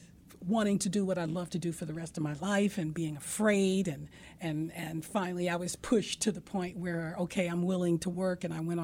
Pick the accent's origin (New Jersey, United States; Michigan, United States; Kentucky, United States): Michigan, United States; Detroit; Oh, I was born and raised in Detroit. Of course, yeah. I've lived other places.